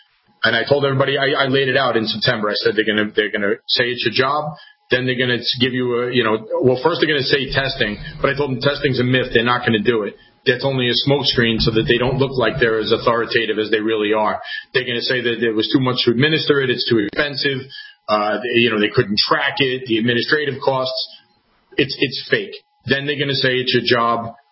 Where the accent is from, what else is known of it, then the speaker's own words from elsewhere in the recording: Queens, New York, United States; I grew up in Queens, very modest. I'm one of eight. Very modest beginnings. I went to a tough high school, went to John Adams High School.